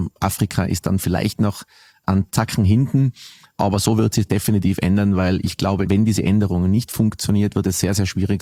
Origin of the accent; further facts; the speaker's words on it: Austria; für mich als Österreicher würde ich mir … wünschen.